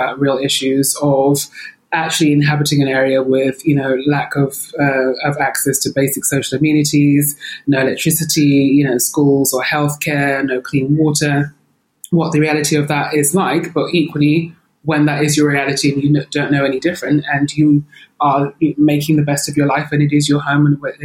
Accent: Nigeria; born there; I was born in Nigeria and I'm very much connected to that part of my heritage. But essentially I am British, for want of a better term.

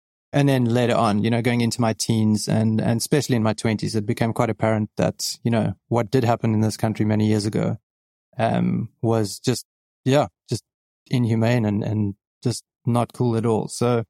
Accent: Johannesburg, Gauteng, South Africa; now in Cape Town, South Africa; Grew up in Johannesburg, which is sort of one of the biggest cities in South Africa itself. And in 2010, I moved. Well, I studied, did a whole bunch of things up in Johannesburg. And 2010, I moved down to Cape Town, and that's where I live at the moment.

